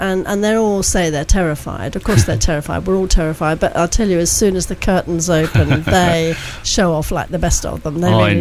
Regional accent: Bourne End, South East England, United Kingdom; I come from Buckinghamshire.

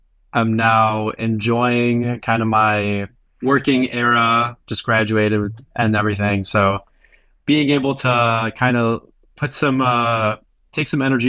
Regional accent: Chicago, Illinois, United States; So I'm definitely what I'd say a Chicago local. Grew up in that area in the suburbs.

